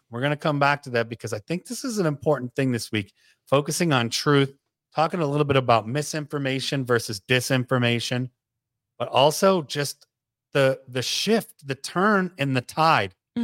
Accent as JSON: {"language": "English", "region": "Midwest", "country": "United States", "tie": "born or raised there", "moved": "as an adult", "said": "Now I'm a former Midwesterner."}